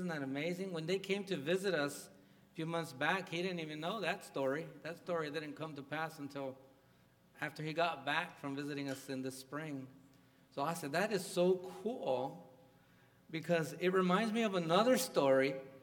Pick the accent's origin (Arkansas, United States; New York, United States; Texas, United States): Texas, United States; Donna; He was telling me the story when he found out I was from Donna.